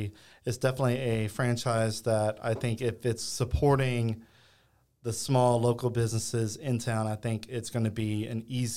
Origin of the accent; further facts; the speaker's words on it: Alexandria, Louisiana, United States; And, like, I grew up in Alexandria area. So Even to this day, there's no Olive Garden in Alexandria